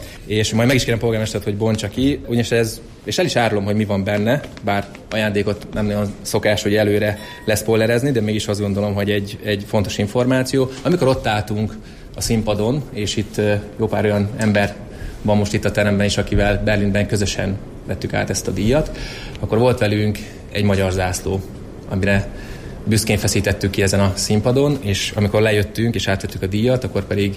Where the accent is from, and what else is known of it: Miskolc, Borsod-Abaúj-Zemplén, Hungary